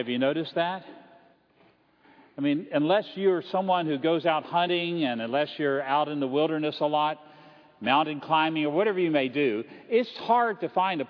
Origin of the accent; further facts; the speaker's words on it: Orlando, Florida, United States; Now, I come from Orlando, Florida, and occasionally, like last year, we have hurricanes in Orlando, Florida.